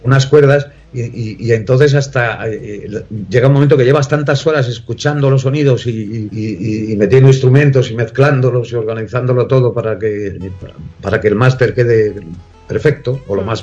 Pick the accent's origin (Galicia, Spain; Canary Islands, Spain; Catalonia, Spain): Galicia, Spain; Corcubión; also born or lived in Madrid; padre y mi nai son gallegos, y mis hermanos mayores también. Y yo nací en Madrid un 21 de agosto, pero los 3-4 días era verano y somos 11 hermanos, yo soy el séptimo, uh-huh. y ya me fui a Corcubión y toda mi infancia... la he pasado en Corcubión